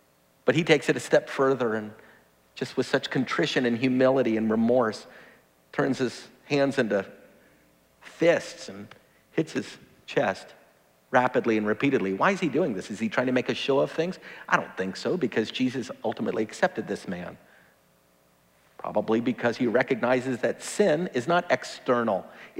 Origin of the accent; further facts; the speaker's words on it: the South, United States; I'm from the South, and so one of the best compliments you can ever give somebody is to say, boy, you were raised right.